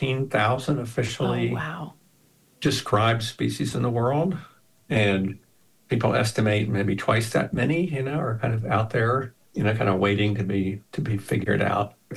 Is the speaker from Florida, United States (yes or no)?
yes; Florida, United States; So basically, I grew up in Florida.